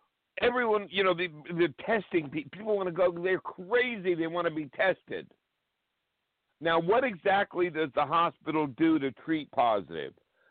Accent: New York City, New York, United States; I'm going to get a map of New York City, and it's real easy to shut down my hometown.

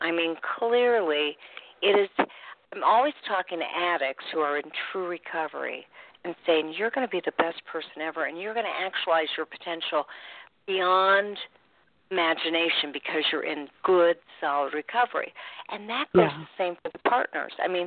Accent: Indianapolis, Indiana, United States; I'm from Indianapolis, and it's Indy Kids

